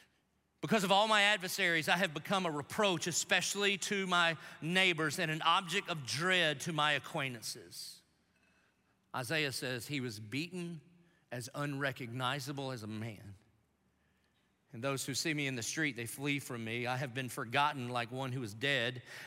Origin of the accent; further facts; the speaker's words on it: South Carolina, United States; See, I'm from South Carolina, and we are efficient with the number of syllables that we decide to use in a sentence.